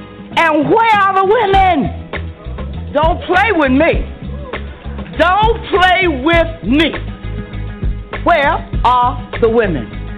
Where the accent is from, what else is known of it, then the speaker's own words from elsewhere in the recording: Bronx, New York, United States; I come from the South Bronx, baby. I organize tennis there.